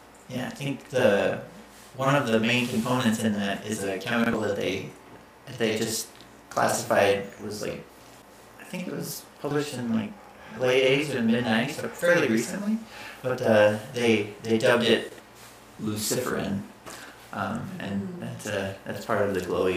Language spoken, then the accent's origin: English; Ohio, United States; So, like, from as a kid growing up in Ohio, I know, I, like, would open and like, oh man, a tarantula.